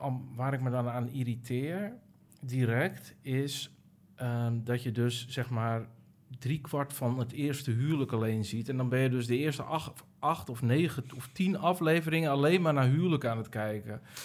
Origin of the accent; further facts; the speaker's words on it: North Holland, Netherlands; Ja, die komt uit mijn gebied.